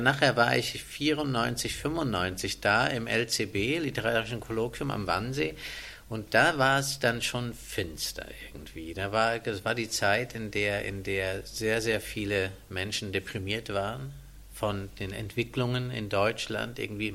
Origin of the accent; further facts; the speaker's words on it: Glarus, Switzerland; bin ich aufgewachsen in den Bergen, im Glarnerland, in der Schweiz, wo mein Vater eine Stelle angenommen hatte und habe beide Staatsbürgerschaften.